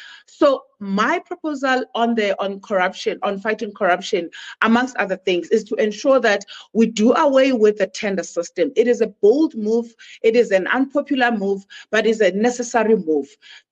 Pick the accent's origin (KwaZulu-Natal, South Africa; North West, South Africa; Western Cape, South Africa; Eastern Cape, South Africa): Eastern Cape, South Africa; Bizana; English is a second language; I am a South African born in a place called Bizana. It's a small town in the Eastern Cape. I grew up there, and I originally emerged from the Eastern Cape.